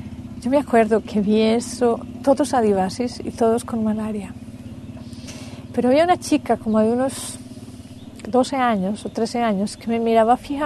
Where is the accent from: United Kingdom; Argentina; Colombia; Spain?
Colombia; now in Auroville, India; Mi país de origen es Colombia, en Sudamérica, y llevo viviendo en Auroville 10 años.